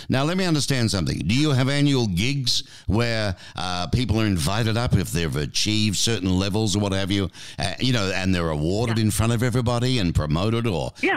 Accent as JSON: {"language": "English", "country": "Australia", "said": "if you're English, but I'm an Aussie, so it's grants, alrighty"}